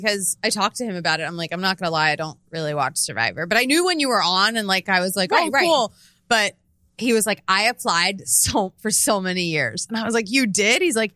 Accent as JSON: {"language": "English", "region": "Pennsylvania", "country": "United States", "tie": "born or raised there", "said": "I grew up on the Long Island of Philadelphia."}